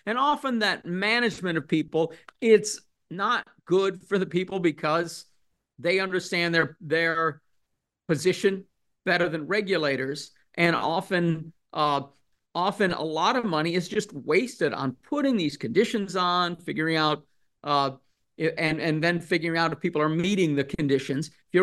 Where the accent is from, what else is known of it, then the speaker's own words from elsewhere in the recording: Cassopolis, Michigan, United States; I grew up in Cassopolis, Michigan, in a little rural town between South Bend, Indiana and Kalamazoo.